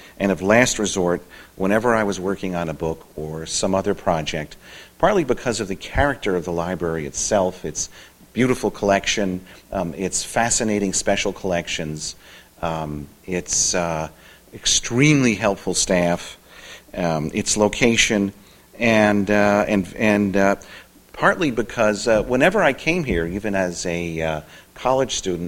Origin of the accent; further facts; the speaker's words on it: United States; accent: American; Between their Scottish accent and my American accent, we just kept nodding at each other, nodding and smiling.